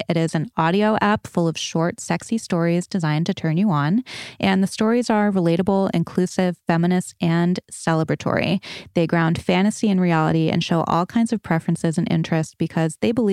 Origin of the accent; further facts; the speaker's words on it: Rhode Island, United States; but I grew up in Rhode Island, really had everything, had a lot of opportunities and had a lot going on.